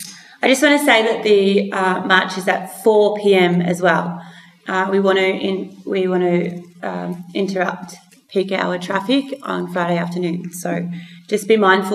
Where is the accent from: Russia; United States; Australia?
Australia; Victoria; So I'm from the Gunditjmara Nations. These are my totems, the Burin and Jikang Blue Wren. Also the Gunditjmara Nation, of the Western District, Victoria.